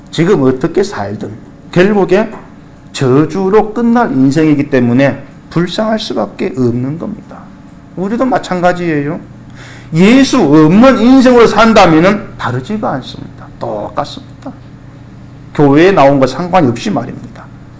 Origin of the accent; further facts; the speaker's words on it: Suncheon, South Jeolla, South Korea; 그 동생 시아버지가 그 고향 순천서 굉장히 부자입니다